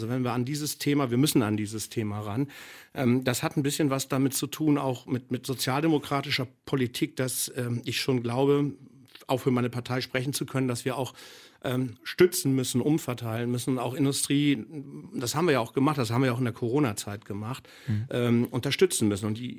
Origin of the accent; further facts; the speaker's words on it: Lower Saxony, Germany; ich spreche jetzt wieder von meiner alten Heimat Ostfriesland